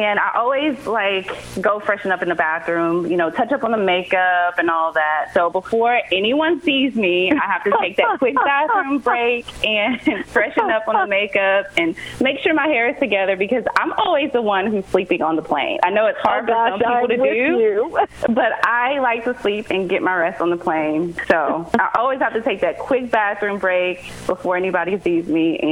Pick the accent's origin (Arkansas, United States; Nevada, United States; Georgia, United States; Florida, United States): Arkansas, United States; being that I am from Arkansas, so by default, I always cheer for